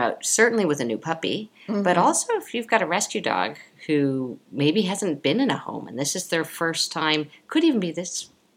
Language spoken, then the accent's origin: English; Chicago, Illinois, United States; accent: Chicago; With my Chicago accent, poinsettia.